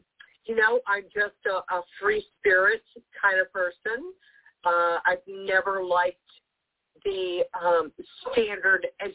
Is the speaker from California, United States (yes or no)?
no; Pittsburgh, Pennsylvania, United States; No, I'm from Pittsburgh, like right outside Pittsburgh, Pennsylvania.